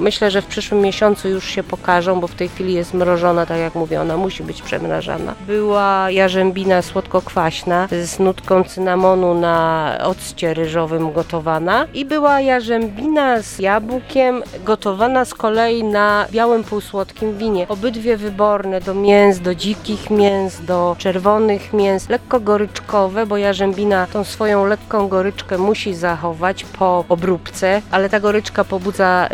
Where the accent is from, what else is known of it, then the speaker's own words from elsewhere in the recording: Gogolin, Opole Voivodeship, Poland; jestem z Gogolina.